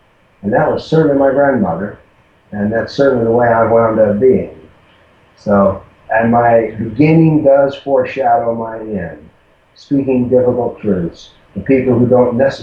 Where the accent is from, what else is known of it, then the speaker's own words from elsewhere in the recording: Tennessee, United States; I was raised basically in Tennessee in what you would call Appalachia, a very small community of about 250 people.